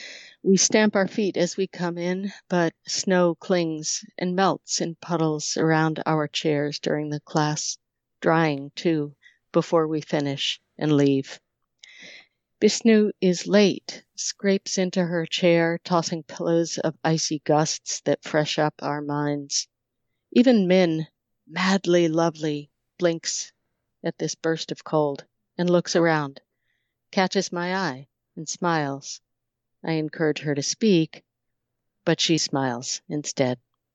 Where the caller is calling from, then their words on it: Montpelier, Vermont, United States; Vermont. Montpelier, Vermont.